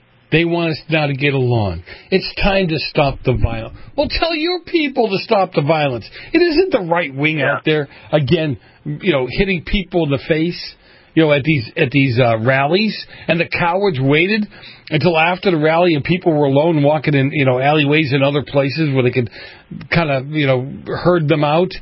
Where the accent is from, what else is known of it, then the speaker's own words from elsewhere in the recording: Boston, Massachusetts, United States; I grew up in Boston.